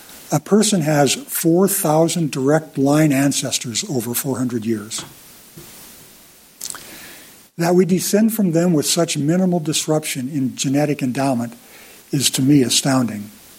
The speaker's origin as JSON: {"language": "English", "town": "Bear Canyon", "region": "Montana", "country": "United States", "tie": "born or raised there", "also_born_or_lived": "Deer Lodge / Baker / Whitewater", "said": "We grew up most years in Bear Canyon, about 8 miles to the east of here. We also lived in Deer Lodge, Baker, and Whitewater, Montana."}